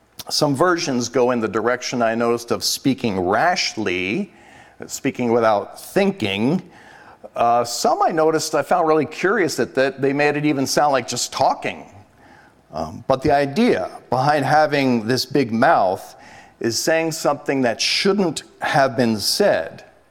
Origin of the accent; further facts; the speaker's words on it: New Jersey, United States; I remember this time when I was growing up in New Jersey, and I went along with my dad.